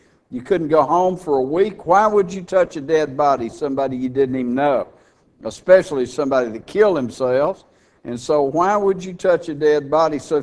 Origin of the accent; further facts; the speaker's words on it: Texas, United States; like there's no doubt that I'm from Texas, is there?